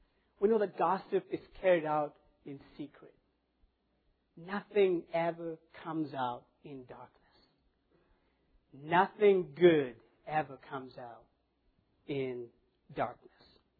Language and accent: English; Kenya; I grew up in Kenya in a small village.